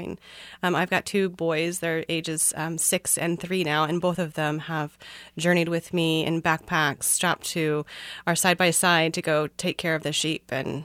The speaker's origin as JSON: {"language": "English", "region": "Missouri", "country": "United States", "tie": "born there", "said": "even though, you know, we're from the Midwest. I was born in Missouri and have experienced farming just around me all my life."}